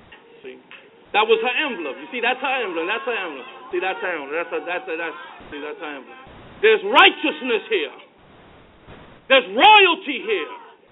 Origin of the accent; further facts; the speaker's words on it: Puerto Rico; when I was growing up in Puerto Rico, I saw many tropical storms and hurricanes.